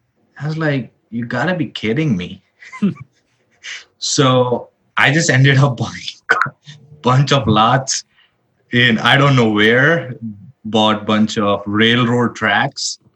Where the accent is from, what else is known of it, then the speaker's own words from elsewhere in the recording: India; moved away; I came from India